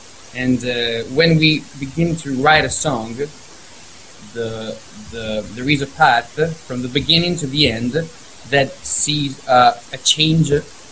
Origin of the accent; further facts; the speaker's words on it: Parma, Emilia-Romagna, Italy; English is a second language; We are from Parma, a little town in the north of Italy